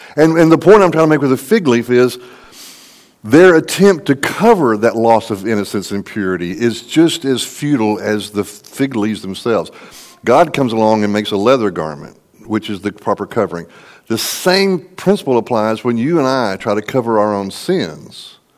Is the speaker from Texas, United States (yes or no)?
yes; Texas, United States; Where I live in Texas, where I grew up in Texas, where it's even warmer, especially West Texas, where it's dry and hot.